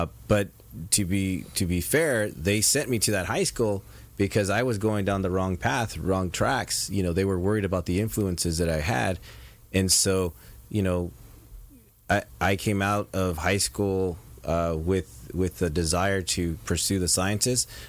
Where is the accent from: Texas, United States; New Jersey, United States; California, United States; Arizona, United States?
California, United States; Pomona; We moved 3 times in my childhood. I grew up in Pomona.